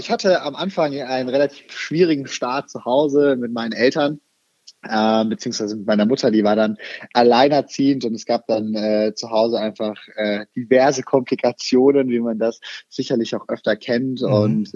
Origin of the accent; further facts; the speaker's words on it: Würzburg, Bavaria, Germany; Ich selber war, seit ich 12 war, eigentlich immer mal wieder im Spielhaus, hieß das bei uns in Würzburg